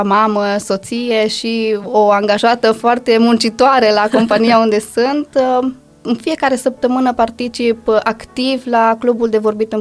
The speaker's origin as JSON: {"language": "Romanian", "town": "Arad", "region": "Arad County", "country": "Romania", "tie": "born or raised there", "said": "Să știi că m-am născut și am crescut în Arad, în 1987"}